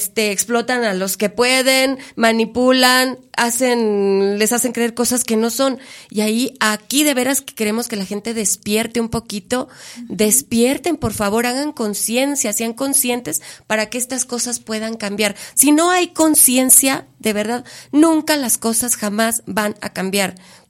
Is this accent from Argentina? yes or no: no; Luis Moya, Durango, Mexico; A mi pueblo, Luis Moya, Durango, se llama aquí por la carretera Torreón, y donde hay unas carnitas muy ricas.